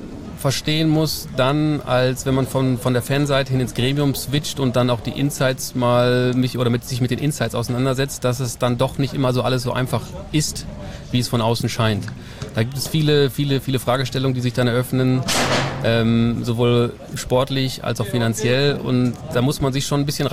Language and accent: German; Sprockhövel, North Rhine-Westphalia, Germany; er kommt aus Velbert, ich komme aus Sprockhövel, beziehungsweise bin in Sprockhövel aufgewachsen.